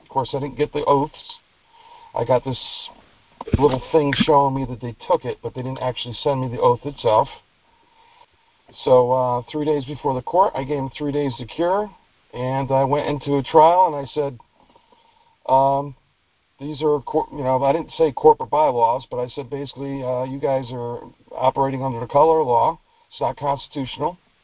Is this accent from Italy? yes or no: no; Connecticut, United States; No, I'm from Connecticut.